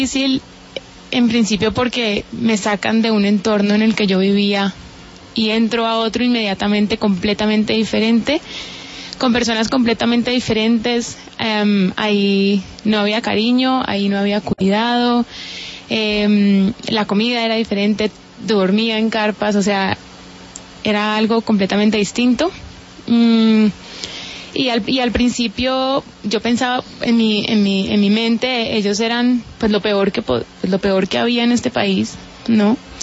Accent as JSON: {"language": "Spanish", "town": "Cali", "region": "Valle del Cauca", "country": "Colombia", "tie": "born or raised there", "said": "Yo nací y crecí en Cali."}